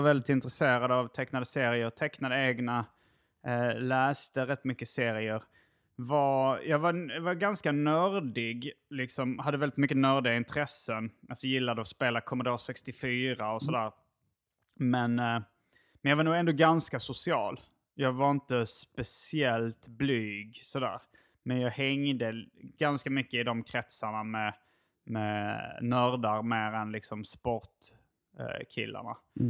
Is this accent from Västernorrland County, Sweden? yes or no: no; Hjärup, Skåne, Sweden; born there; Men jag är född 1978 i Skåne. En liten sovstad mellan Malmö och Lund som heter Järup.